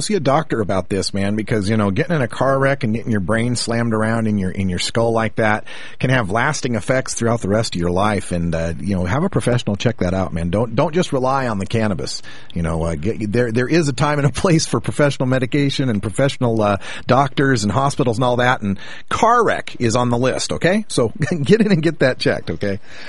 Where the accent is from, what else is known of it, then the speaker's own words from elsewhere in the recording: Idaho, United States; my home state, my birth state of Idaho, on the line.